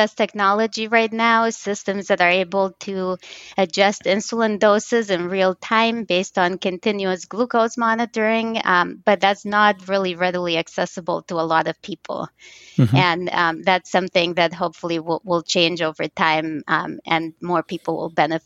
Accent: Romania; I was diagnosed when I was 7, and I grew up in Romania, so it's still early 90s, but the technology hadn't quite all gotten to Romania at that point.

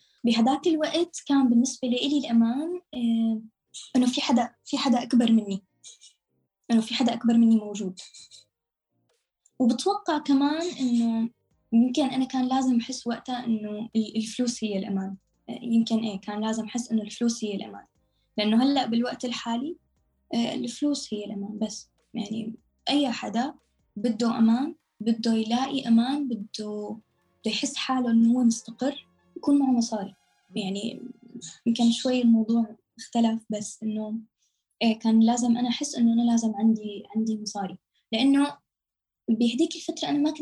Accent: Syria; also born or lived in Amman, Jordan; now in Istanbul, Turkey; طلعنا من سوريا على لبنان، من لبنان ردينا رجعنا على سوريا، قعدنا فترة شهر، بعدين طلعنا من بلودان على عمان، قعدنا لمدة 3.5 سنين بعمان بالأردن، بعدين من الأردن على تركيا.

